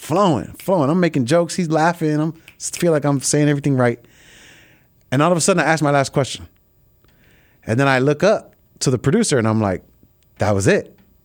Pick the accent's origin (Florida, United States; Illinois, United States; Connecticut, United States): Illinois, United States; Chicago; born there; I was born in Chicago, right? Like, come on. Like, how great do you want my Spanish to be when I speak English every day, right?